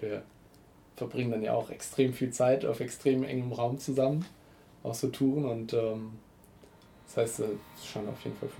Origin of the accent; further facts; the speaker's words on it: Cologne, North Rhine-Westphalia, Germany; Ich bin in Köln groß geworden, wo die auch alle groß geworden sind. Und tatsächlich so richtig im gleichen Viertel, hier in Köln-Sülz, so im Südwesten.